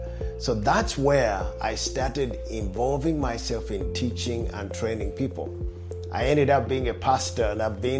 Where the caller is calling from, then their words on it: Uganda; I'm greeting you from Uganda, Africa